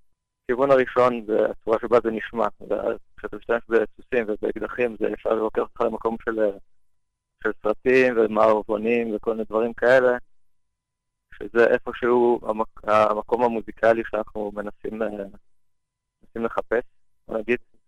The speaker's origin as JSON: {"language": "Hebrew", "town": "Haifa", "region": "Haifa District", "country": "Israel", "said": "התחלנו בחיפה. אני והזמר חיפאים."}